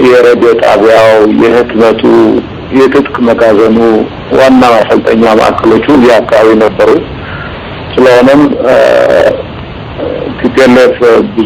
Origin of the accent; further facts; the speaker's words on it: Tembien, Tigray, Ethiopia; ወደ ትግራይ በተለይ ደግሞ ወደ ተንቤን ነው የሄድኩት። ተንቤን የተወለድኩበት አካባቢ ነው፣ ያደኩበት አካባቢ ነው።